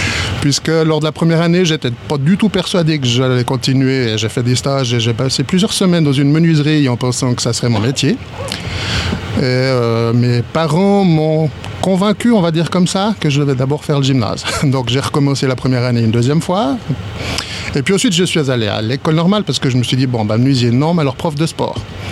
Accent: Moudon, Vaud, Switzerland; Alors j'ai grandi en fait à Moudon et pas à Lutri, mais du coup j'ai fait toute mon école obligatoire à Moudon.

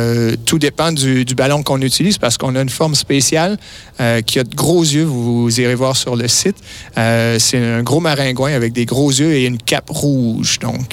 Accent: Quebec, Canada; Ben, je viens du Canada, mais vous aimez dire que je viens du Québec.

